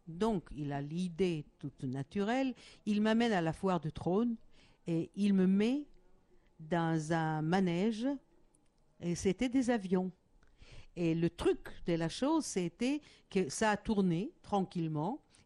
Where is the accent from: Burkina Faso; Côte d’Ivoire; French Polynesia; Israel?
Israel; French is a second language; écoutez-moi, j'existe, je viens d'Israël et je vais vous chanter quelques chansons. J'ai un gros accent, bien sûr